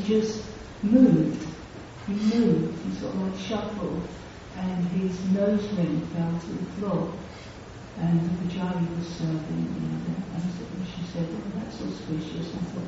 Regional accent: London, United Kingdom; because I'm from London

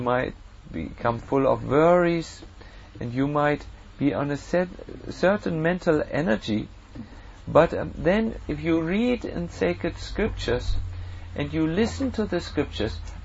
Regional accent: Germany; accent: German; English is a second language; I hope my German accent was not too much for you.

